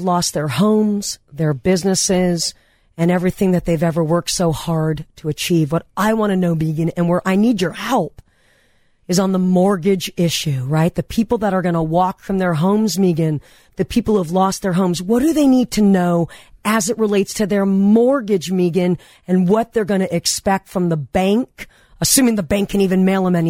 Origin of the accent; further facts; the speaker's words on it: Granada Hills, California, United States; I was born and raised in Granada Hills, California on Goya Street.